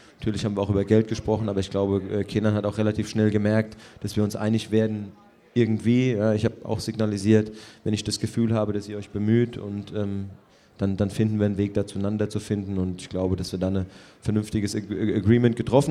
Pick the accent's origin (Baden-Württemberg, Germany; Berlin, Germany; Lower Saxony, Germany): Baden-Württemberg, Germany; Mannheim; Ich bin als defensiver Mittelfeldspieler ja hier groß geworden am Waldhof